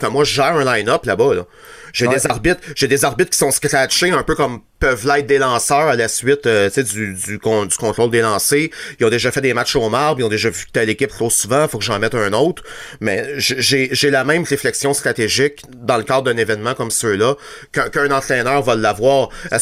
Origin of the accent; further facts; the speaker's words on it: Quebec, Canada; Mais quand on vient du Québec, de par la langue, on est facilement sur le spot.